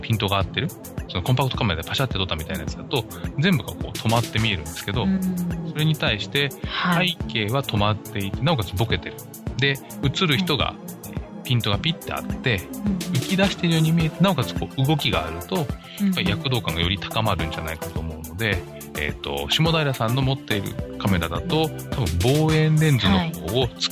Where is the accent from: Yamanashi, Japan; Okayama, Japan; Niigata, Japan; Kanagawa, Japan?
Kanagawa, Japan; で私神奈川ですけど、